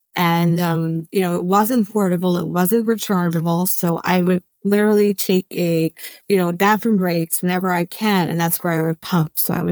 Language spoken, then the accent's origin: English; New York, United States; I'm originally from New York and I would travel. My job was in the city.